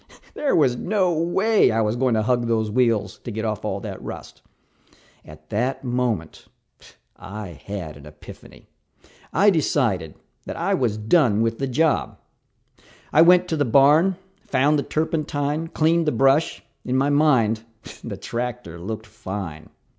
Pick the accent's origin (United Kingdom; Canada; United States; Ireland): Canada; Alberta; Growing up in Alberta, Canada, I've encountered a few of those can't see my outstretched hand in front of me type of blizzards.